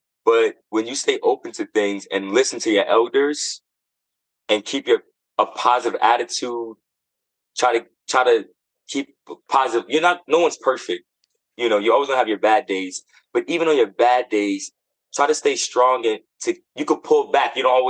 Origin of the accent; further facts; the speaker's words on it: New Jersey, United States; But yeah, Jersey is like my hometown. I love the nature side of it.